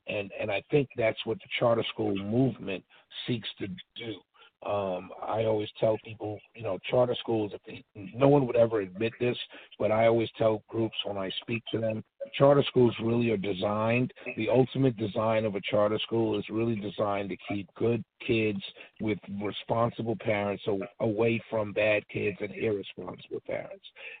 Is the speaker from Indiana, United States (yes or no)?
no; Harlem, New York, United States; Then I always came home to where I grew up in Harlem.